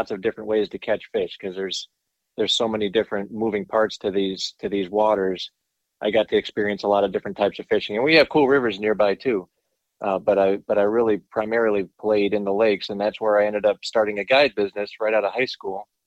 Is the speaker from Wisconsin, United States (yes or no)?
yes; Wisconsin, United States; also born or lived in Michigan; So I grew up in South Central Wisconsin, and we briefly moved to Michigan, but we kind of came right back to this area, which is right around the Madison chain of lakes.